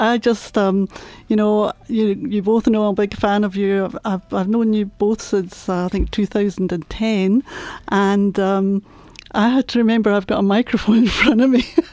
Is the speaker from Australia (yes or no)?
no; Scotland, United Kingdom; listeners will have noticed that I'm Scottish